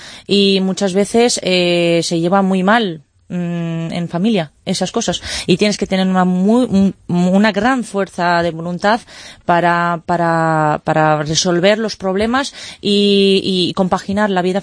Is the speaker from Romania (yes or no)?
yes; Romania; Pero si yo voy como rumana, como me siento de raíz, me pueden decir, mire usted, ha renunciado usted a su nacionalidad.